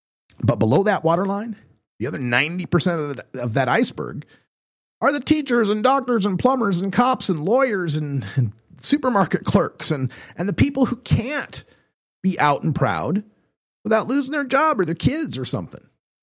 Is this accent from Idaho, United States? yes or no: yes; Idaho, United States; a place surrounded by marijuana reforms, and that is my home state of Idaho.